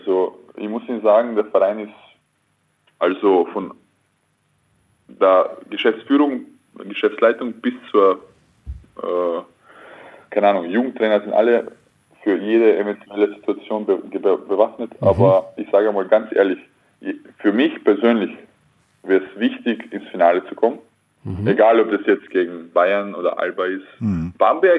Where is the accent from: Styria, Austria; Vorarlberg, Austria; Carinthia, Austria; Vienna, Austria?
Carinthia, Austria; Klagenfurt; Bei uns in Klagenfurt ist Fasching lustiger.